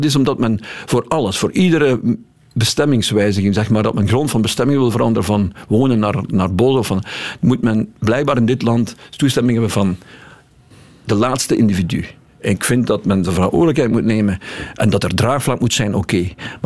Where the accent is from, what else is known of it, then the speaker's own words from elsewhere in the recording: Bilzen, Limburg, Belgium; de gemeente Bilzen, mijn heimat, hè, of mijn, ik kom vlak uit Aldebiezen, uit de buurt daar.